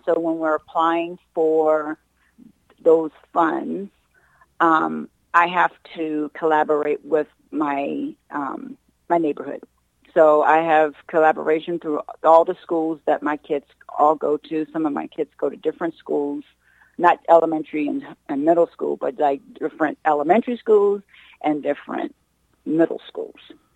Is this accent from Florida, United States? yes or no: no; Virginia, United States; moved away as an adult; Well, I'm originally from Virginia, and so I moved here in 2013